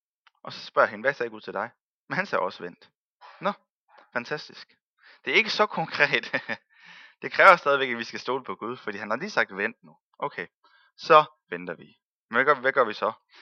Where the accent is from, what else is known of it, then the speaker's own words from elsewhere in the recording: North Denmark Region, Denmark; now in Mariager, Denmark; Jeg kommer faktisk oprindeligt fra Thy.